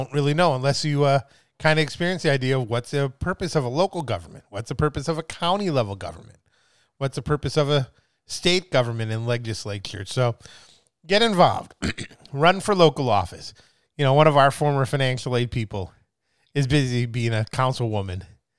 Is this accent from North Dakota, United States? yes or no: no; Milwaukee, Wisconsin, United States; We're here from Milwaukee.